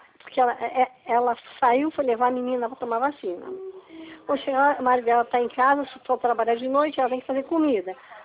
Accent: Brazil; Eu sou viúva, sou pensionista, sou do Brasil.

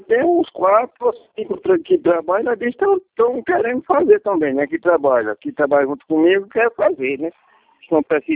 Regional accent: Timbaúba, Pernambuco, Brazil; Timbaúba. Nós somos aqui de Timbaúba.

